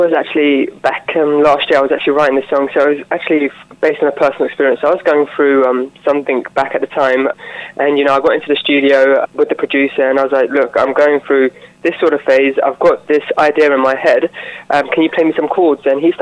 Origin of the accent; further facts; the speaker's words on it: London, United Kingdom; I'm 21 years old and I'm from South London.